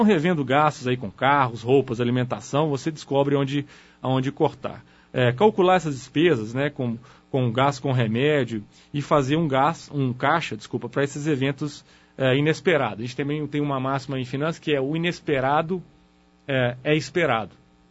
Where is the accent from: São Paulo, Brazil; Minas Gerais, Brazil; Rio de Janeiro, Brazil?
Minas Gerais, Brazil; eu sou mineiro, né? Quer dizer, um pouco mais tradicional, desconfiado.